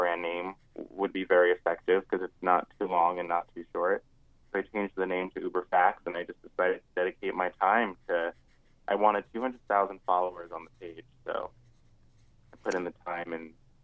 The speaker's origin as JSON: {"language": "English", "region": "New York", "country": "United States", "tie": "born or raised there", "moved": "as an adult", "lives_now": "Los Angeles, United States", "said": "I grew up in New York and I was able to move to L.A. because I can work from home."}